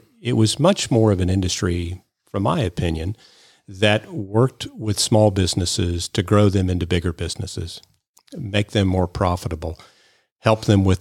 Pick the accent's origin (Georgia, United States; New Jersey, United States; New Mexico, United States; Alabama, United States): Georgia, United States; Atlanta; I am from Atlanta, went to Washington and Lee University